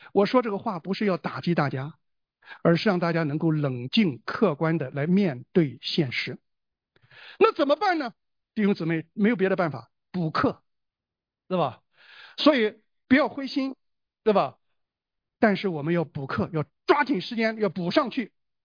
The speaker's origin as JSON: {"language": "Chinese", "country": "China", "said": "另外呢，就是大部分咱们都是中国人，对吧？"}